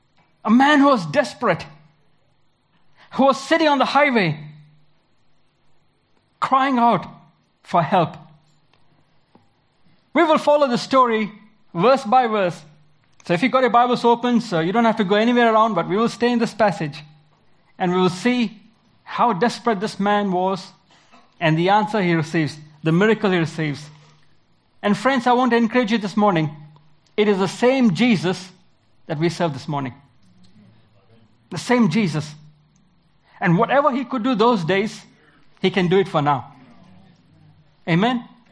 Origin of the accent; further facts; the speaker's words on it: India; moved away as an adult; now in Australia; I'm originally from India, and we love cricket and curries. Came to Australia in 1996, did some studies in the Bible College of Queensland, and then we had an opening to go to Tassie.